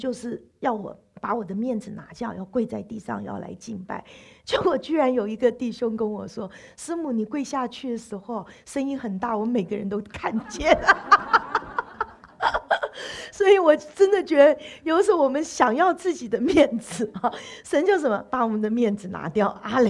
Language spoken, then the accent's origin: Chinese; Taiwan; 在台湾我是从小就在教会里长大